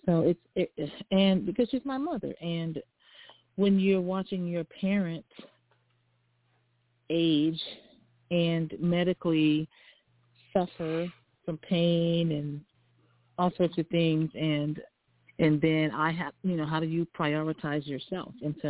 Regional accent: Texas, United States; I'm from Texas. I talk slow. I hear slow.

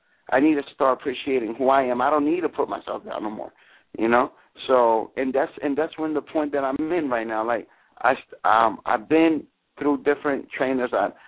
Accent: East Coast, United States; I am from the East Coast, you know.

